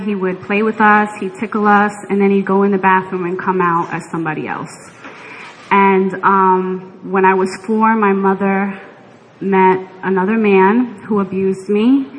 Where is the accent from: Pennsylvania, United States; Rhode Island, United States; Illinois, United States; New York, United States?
New York, United States; Bronx; I'm from the Bronx. My mother was 16 and my dad was 24 when they got married.